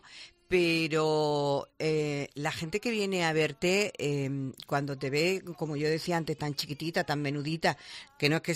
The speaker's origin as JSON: {"language": "Spanish", "town": "Dos Hermanas", "region": "Andalusia", "country": "Spain", "tie": "born or raised there", "said": "Yo tengo que decirlo, es mi pueblo, y a mí me gusta llevar a mi pueblo, a mí me gusta llevar a todos sitios de lo bueno a lo mejor."}